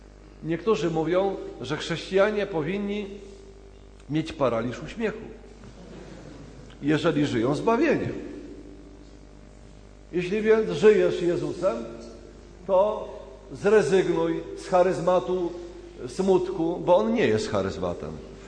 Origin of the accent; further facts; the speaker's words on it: Pomeranian Voivodeship, Poland; No ja taki jestem, bo ja jestem z Pomorza, bo ja mam taką naturę.